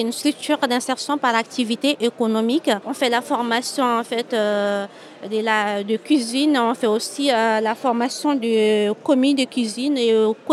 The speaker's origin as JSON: {"language": "French", "country": "Mali", "moved": "as an adult", "lives_now": "France", "said": "En fait, je viens du Mali. Je suis venue en France en 2012 pour pouvoir poursuivre mes études ici."}